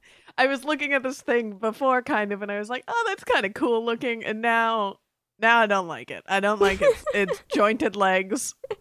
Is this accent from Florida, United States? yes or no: yes; Florida, United States; But there were crabs everywhere growing up in Florida.